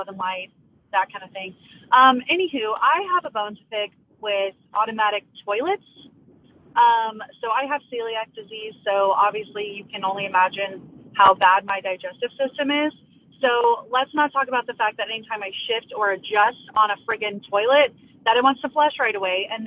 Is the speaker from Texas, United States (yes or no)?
yes; Texas, United States; I'm from Texas.